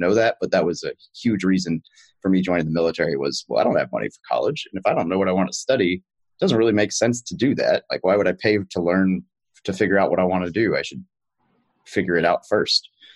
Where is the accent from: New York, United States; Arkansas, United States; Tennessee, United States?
Arkansas, United States; Roland; Correct. I grew up in Roland, Arkansas, which for those familiar, it's right outside Little Rock